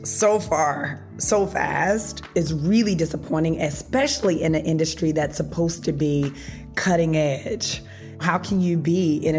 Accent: Memphis, Tennessee, United States; now in Harlem, United States; You know, I'm not from Harlem. I'm actually from Memphis. But when I moved to Harlem, I knew immediately that I had just stepped into somewhere really, really special.

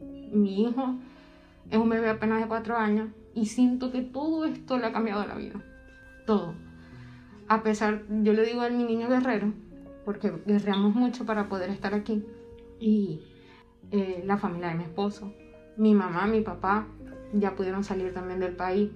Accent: Venezuela; now in Mexico; Ya tengo 1 año y 5 meses acá en México. Soy venezolana. Nuestro motivo de salir de Venezuela es por la persecución política que existe allá.

